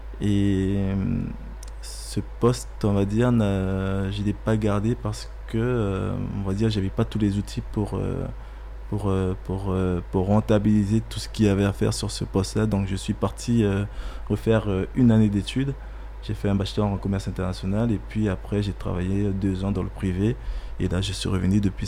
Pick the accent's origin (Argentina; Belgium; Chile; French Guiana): French Guiana; Maripasoula; Alors moi, je viens de Maripasoula … je viens de Maripasoula. J'ai effectué mon lycée sur le littoral à Cayenne.